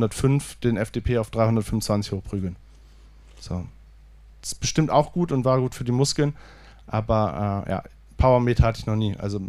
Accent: Cologne, North Rhine-Westphalia, Germany; ich bin eine Kölsche Jung, ich komme aus Köln

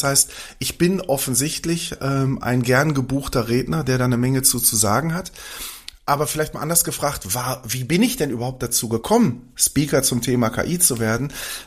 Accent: North Rhine-Westphalia, Germany; accent: Ruhr; ich bin 53 Jahre alt, ich bin ein Kind des Ruhrgebiets, wie der ein oder andere wahrscheinlich auch hören kann.

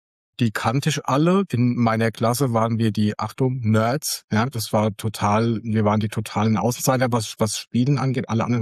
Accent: Frankfurt, Hesse, Germany; now in Aschaffenburg, Germany; Ich bin 1994 von Frankfurt nach Aschaffenburg umgezogen. Ich bin Frankfurter eigentlich

